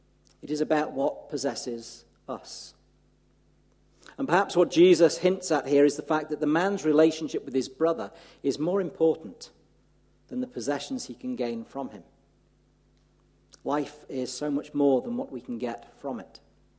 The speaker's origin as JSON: {"language": "English", "region": "North West England", "country": "United Kingdom", "lives_now": "Godalming, United Kingdom", "said": "You may pick up a twang in my accent. I'm from the Promised Land in the Northwest, just close to Liverpool, not close enough that I could be counted a Scouser. My mum is, but I was born at the posh end of Merseyside, who like to call themselves Lancashire."}